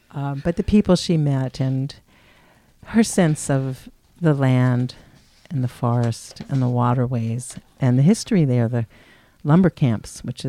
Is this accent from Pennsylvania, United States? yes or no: yes; Philadelphia, Pennsylvania, United States; Well, I grew up in West Philadelphia, and my strongest memories of that neighborhood, of the city of Philadelphia, are from the all of 1950. I was born in 1950